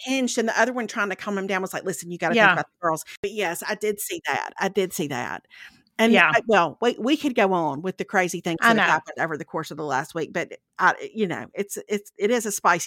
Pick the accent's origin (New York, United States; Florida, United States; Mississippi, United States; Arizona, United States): Mississippi, United States; I'm originally from Lauderdale County.